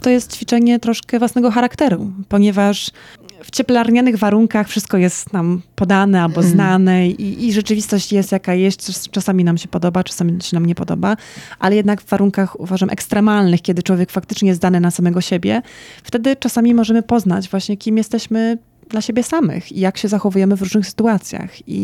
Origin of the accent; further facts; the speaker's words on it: Słupsk, Pomeranian Voivodeship, Poland; moved away; ja jestem ze Słupska, więc ja jestem urodzona dosłownie prawie nad Bałtykiem, 15 kilometrów, tak.